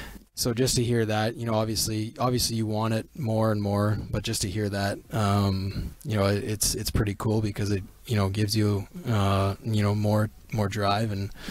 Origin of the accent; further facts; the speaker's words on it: Winnipeg, Manitoba, Canada; Going back to Winnipeg to play my hometown in the playoffs